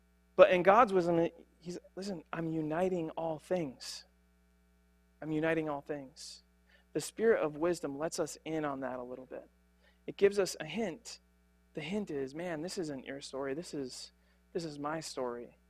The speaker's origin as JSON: {"language": "English", "town": "Gaylord", "region": "Michigan", "country": "United States", "tie": "born or raised there", "said": "For instance, I grew up in Gaylord, Michigan."}